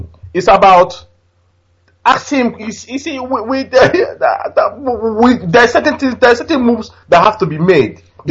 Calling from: Dartford, South East England, United Kingdom; I'm calling from London. I'm in Dartford area.

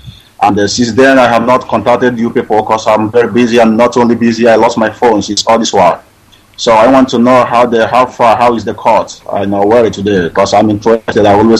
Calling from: Malaysia

